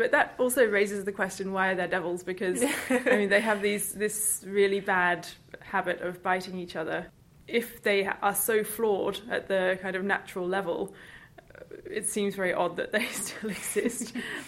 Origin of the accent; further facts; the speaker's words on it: Tasmania, Australia; I should mention that I'm actually from Tasmania, and I've been working with Tasmanian Devils for quite a long time now.